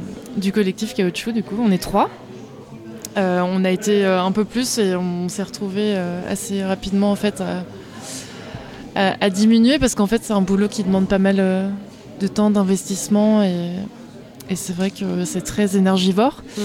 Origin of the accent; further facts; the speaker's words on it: Nantes, Pays de la Loire, France; je suis illustratrice, je viens de Nantes